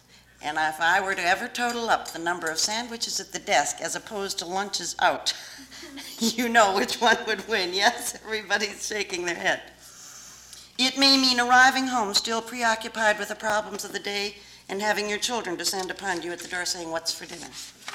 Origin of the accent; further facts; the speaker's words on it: Rochester, Minnesota, United States; a practicing attorney in my hometown, Rochester, Minnesota